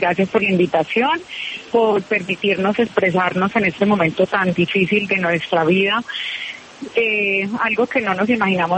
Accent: San Andrés, San Andrés and Providencia, Colombia; Yo no nací en San Andrés, pero me trajeron muy pequeña.

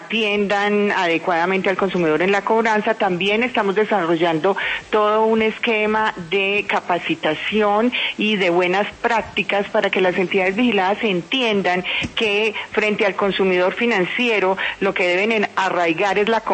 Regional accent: Colombia

